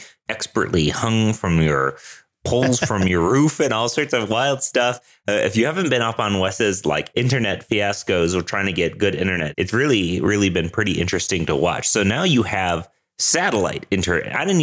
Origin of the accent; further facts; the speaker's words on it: Denver, Colorado, United States; I'm a developer from Denver, Colorado.